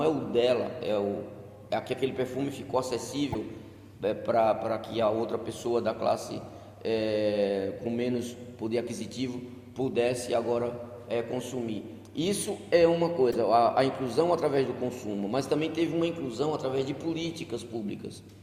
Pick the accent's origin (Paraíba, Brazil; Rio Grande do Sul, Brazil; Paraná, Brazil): Paraíba, Brazil; Catolé do Rocha; born there; lá na minha cidade, onde eu nasci, Catolé do Rocha